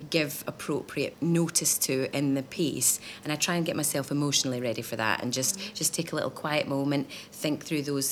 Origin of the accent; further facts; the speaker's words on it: Scotland, United Kingdom; you'll notice that this is a play about Stoke and I'm Scottish.